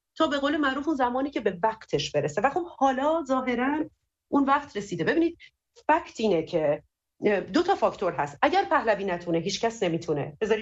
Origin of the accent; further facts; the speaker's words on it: Iran; من به شخصه به عنوان یک ایرانی